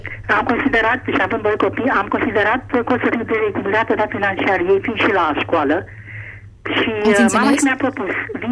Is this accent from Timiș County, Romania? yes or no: no; Bucharest, Romania; Sunt din Popeștilor din București